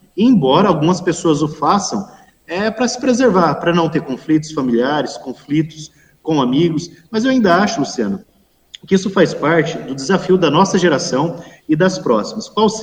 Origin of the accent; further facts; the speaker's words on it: Brazil; nós somos brasileiros, nós reclamamos muito dos nossos representantes